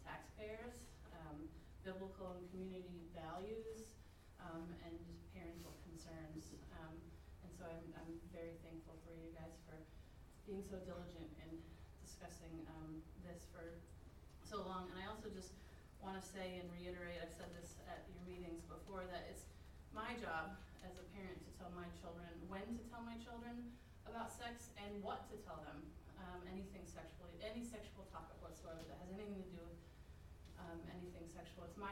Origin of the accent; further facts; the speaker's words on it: Rock Hill, South Carolina, United States; from Rock Hill.